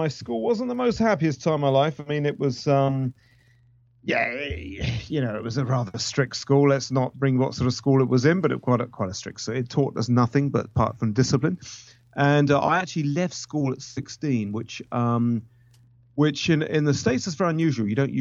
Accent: New Forest, South East England, United Kingdom; I grew up in a place called the New Forest in Hampshire, southern UK. And the nearest thing to put it's like a national park. But it's got villages, it's got roads, it's got towns, it's things. But ponies, you know, horses roam the streets and things like that.

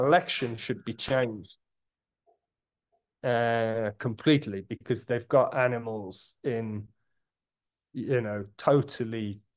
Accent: England, United Kingdom; I grew up in England.

